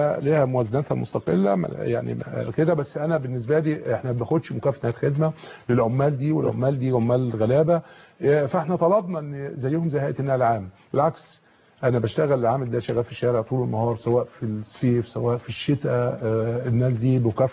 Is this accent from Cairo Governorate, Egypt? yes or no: yes; Cairo, Cairo Governorate, Egypt; عندنا في القاهرة